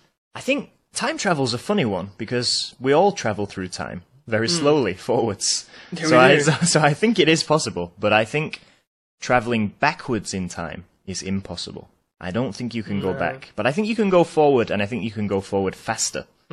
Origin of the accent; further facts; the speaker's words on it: Manchester, North West England, United Kingdom; I'm from England. My hometown is Manchester